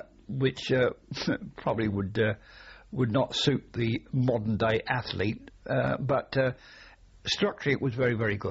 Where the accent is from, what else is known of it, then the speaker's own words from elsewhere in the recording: Reading, South East England, United Kingdom; we came from the Reading area, and a lot of the lads were rural lads.